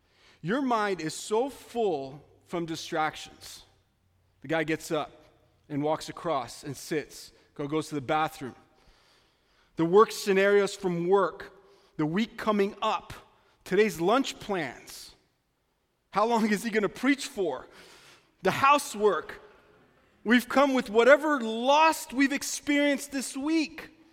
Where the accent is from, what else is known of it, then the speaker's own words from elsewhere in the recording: East Coast, United States; Growing up on the East Coast, let's go to the snow. On the East Coast, the snow comes to you